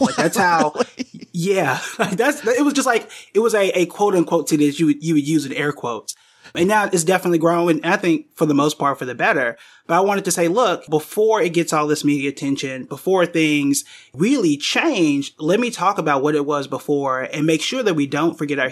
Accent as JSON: {"language": "English", "town": "Tulsa", "region": "Oklahoma", "country": "United States", "tie": "born or raised there", "said": "So for me, as someone who was born and raised in Tulsa, I had what I felt was a unique connection to tell the story of Tulsa"}